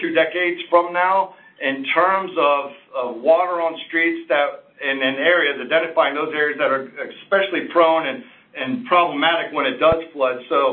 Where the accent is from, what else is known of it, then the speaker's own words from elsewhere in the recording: North Carolina, United States; So I'm actually from North Carolina, so I recognize the fact that it's very low-lying and flat as you get down in the coastal plain